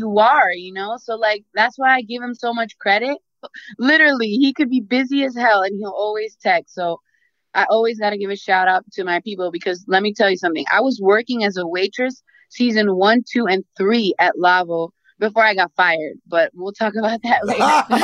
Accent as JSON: {"language": "English", "town": "Queens", "region": "New York", "country": "United States", "tie": "born there", "said": "Yeah, New York, like I was born in Queens."}